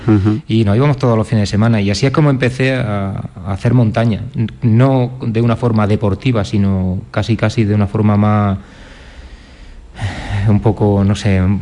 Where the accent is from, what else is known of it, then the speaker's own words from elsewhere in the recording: Andújar, Andalusia, Spain; yo soy de Andújar, de Jaén, y entonces yo me iba a Sierra Morena.